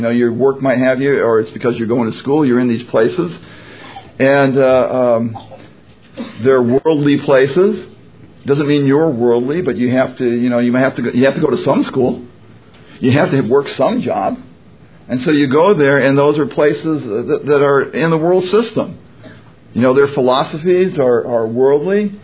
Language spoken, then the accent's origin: English; Virginia, United States; I'm from Virginia. We chew.